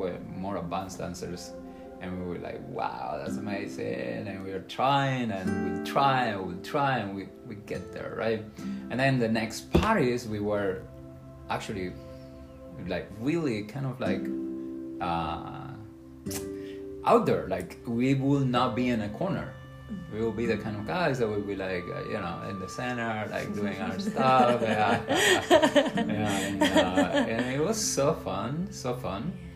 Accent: Las Tunas, Cuba; English is a second language; A small town in the western side of Cuba. Eastern part of Cuba, called Las Tunas. The island is long, and we are really far away of Havana, the capital.

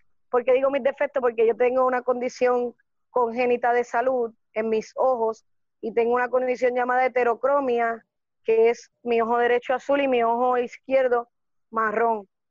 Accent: Guayanilla, Puerto Rico; Ahora como candidata a la alcaldía de Guayanilla, la mayoría de las personas en mi pueblo

